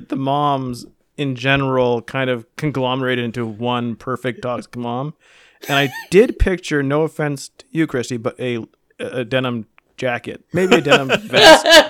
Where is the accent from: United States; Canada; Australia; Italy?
Canada; I don't think I even sound that Canadian anymore, so I'm fine with it.